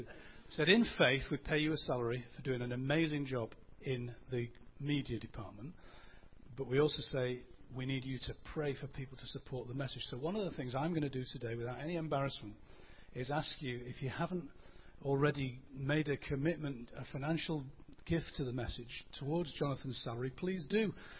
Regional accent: Salford, North West England, United Kingdom; I was born in Salford, in fact, in what is now Salford Royal.

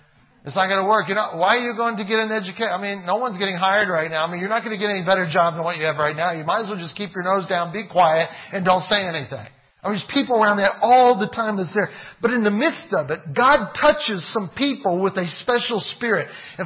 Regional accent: Cleveland, Ohio, United States; In fact, they're embarrassed to even say they're from Cleveland. We're from Cleveland.

